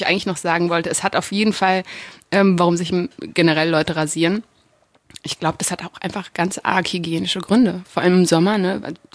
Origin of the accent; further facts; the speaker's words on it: Germany; born there; Ja, würde man eigentlich denken, aber ich bin in Deutschland geboren. Das heißt, ich habe ja nicht die marokkanische Schulbildung absolviert.